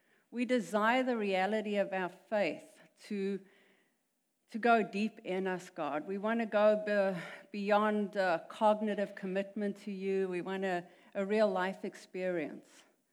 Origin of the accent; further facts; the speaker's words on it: South Africa; I'm from South Africa. That is the weirdo accent.